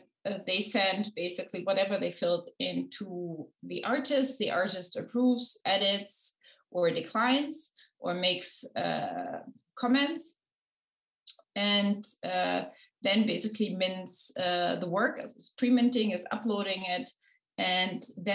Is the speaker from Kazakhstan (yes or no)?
yes; Kazakhstan; English is a second language; moved away as an adult; also born or lived in London / Moscow / Vienna; originally, I'm from Central Asia. I'm from Kazakhstan.